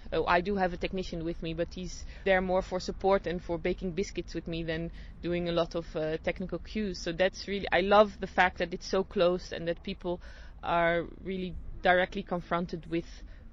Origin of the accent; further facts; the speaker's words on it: Belgium; English is a second language; because I'm coming from Belgium, it was quite a big hassle to take this whole cabin